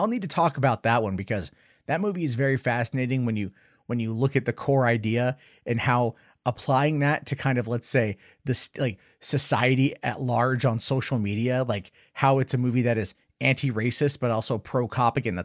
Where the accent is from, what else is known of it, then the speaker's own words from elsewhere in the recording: Canada; I'm Canadian, Germanic Canadian.